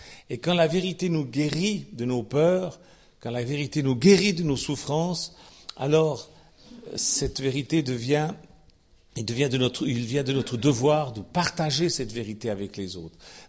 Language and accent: French; Switzerland; puisque je suis Suisse.